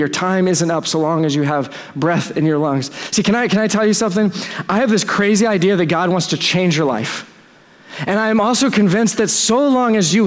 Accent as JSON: {"language": "English", "town": "Dallas", "region": "Texas", "country": "United States", "said": "Like, I'm from Texas, I'm from Dallas, like, everything's new there, and so we don't have cemeteries in church parking lots."}